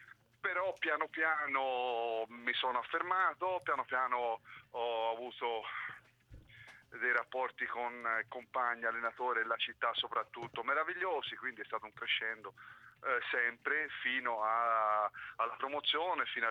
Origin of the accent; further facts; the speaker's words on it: Figline Valdarno, Tuscany, Italy; io sono valdarnese ma non sono arezzino, sono fiorentino